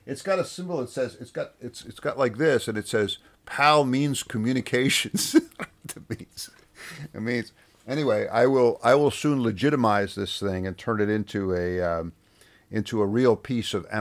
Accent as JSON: {"language": "English", "region": "New York", "country": "United States", "accent": "New York", "said": "You could hear my New York accent, which was still quite strong in 1976."}